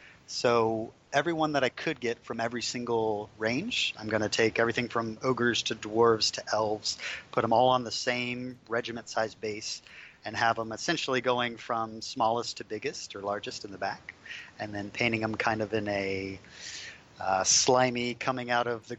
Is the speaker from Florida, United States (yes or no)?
yes; Florida, United States; I was born and raised in Florida. Moved down here 4 years ago with my beautiful wife.